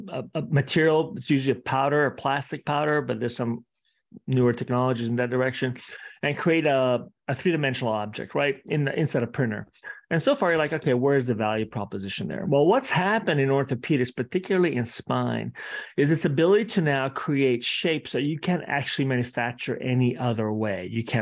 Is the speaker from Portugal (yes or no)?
no; Italy; also born or lived in Australia; now in San Francisco, United States; I'm actually originally from Italy by way of Australia and then California.